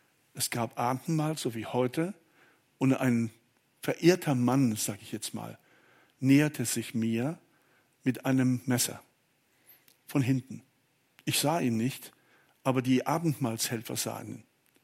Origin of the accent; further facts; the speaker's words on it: Lampertheim, Hesse, Germany; Als kleiner Junge in Lampertheim am Baggersee, die relativ unbefestigt waren, also die waren unbefestigt, noch nicht mal relativ, fing ich an zu schwimmen.